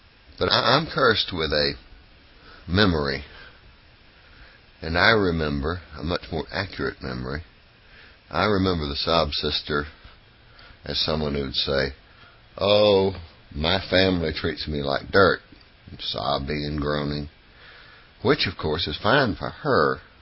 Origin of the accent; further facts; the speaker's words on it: the South, United States; And I'm a Southerner.